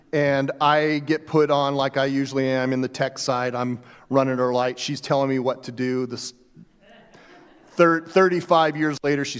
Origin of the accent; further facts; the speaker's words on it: Albuquerque, New Mexico, United States; Because I grew up in Albuquerque and we were rival churches.